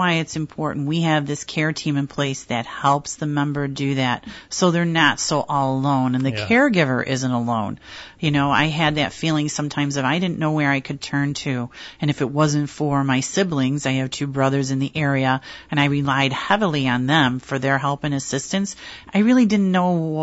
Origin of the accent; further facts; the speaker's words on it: Buffalo, New York, United States; moved away as an adult; now in Rochester, United States; For myself, I actually grew up in South Buffalo. I was born and raised in Erie County. I graduated from high school, and I left the area, actually, for a while.